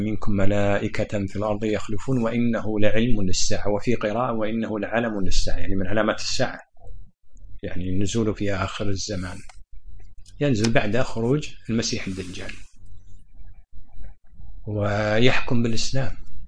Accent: Kuwait; وحتى عند الناس عندنا في الكويت يعني بعضهم لو جاء حادث أو كذا يسوي زي فداء نفس

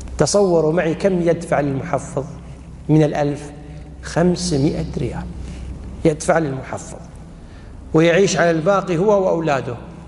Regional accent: Kuwait; عندنا بالكويت

